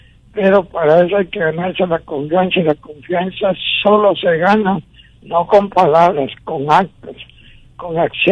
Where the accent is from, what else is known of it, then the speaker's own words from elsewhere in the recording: Honduras; antes que ser banquero, soy hondureño.